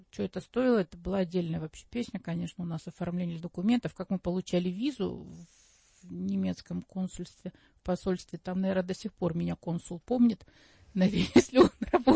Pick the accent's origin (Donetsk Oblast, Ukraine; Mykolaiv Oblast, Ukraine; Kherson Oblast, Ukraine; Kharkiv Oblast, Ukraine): Kharkiv Oblast, Ukraine; Kharkiv; moved away as an adult; now in Moscow, Russia; я сама из понаехавших, собственно говоря, я закончила институт в Харькове, я сама из Харькова, закончила в Харькове институт общественного питания, и когда мне был 21 год, я понаехала в Москву. Как раз, по-моему, в 90-м, да.